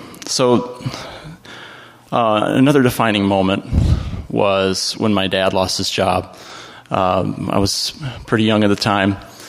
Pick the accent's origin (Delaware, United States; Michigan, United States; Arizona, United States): Michigan, United States; So, I grew up in the Christian schools and then went off to college. I went to college 15 minutes from home. So again, this bubble only gets stronger and more reinforced. It was a Christian college, Calvin College in Grand Rapids